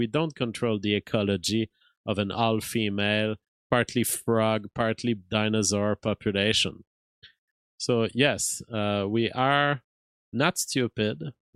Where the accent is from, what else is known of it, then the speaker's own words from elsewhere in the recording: Canada; as an American guy. Well, a Canadian, of course, but on the continent of America.